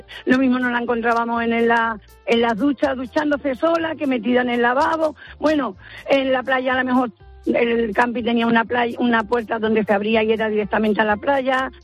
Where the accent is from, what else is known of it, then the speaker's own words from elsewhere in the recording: Cádiz, Andalusia, Spain; yo soy de Cádiz, pues nos fuimos allí, vivíamos en el norte